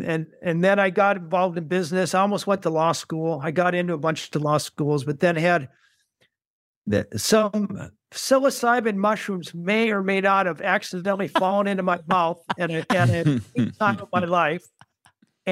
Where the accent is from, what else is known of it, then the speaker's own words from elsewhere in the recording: St. Paul, Minnesota, United States; I grew up in St. Paul, Minnesota.